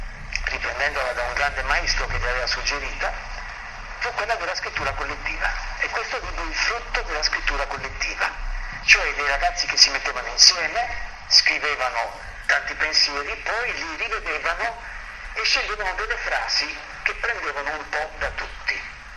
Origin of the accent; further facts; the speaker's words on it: Caserta, Campania, Italy; Non so, qui io vengo da Caserta